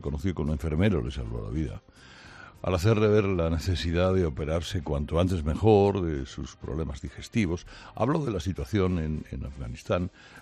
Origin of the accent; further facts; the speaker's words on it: Spain; Y siendo españoles, siendo la cadena COPE, teniendo al Papa delante